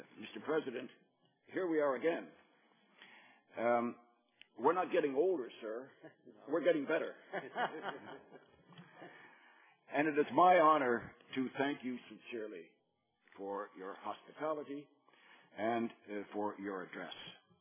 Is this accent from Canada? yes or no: yes; Canada; also born or lived in United States; I speak as a Canadian, which almost by definition means a friend of the United States.